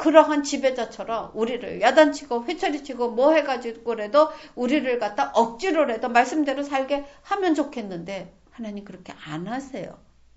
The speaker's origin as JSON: {"language": "Korean", "country": "South Korea", "lives_now": "Japan", "said": "그래도 제가 한국 사람이라고"}